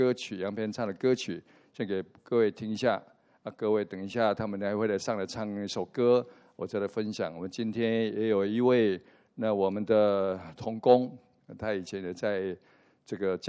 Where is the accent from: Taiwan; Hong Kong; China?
Taiwan; 今天我们从台湾来的一批老师跟学生能够来到这里